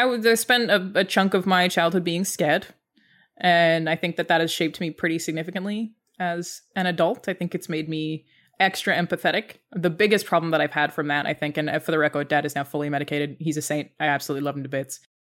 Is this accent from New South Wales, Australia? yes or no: no; Cairns, Queensland, Australia; if you read through any of my diaries from when I was growing up in Cairns, my life was video games and my dog.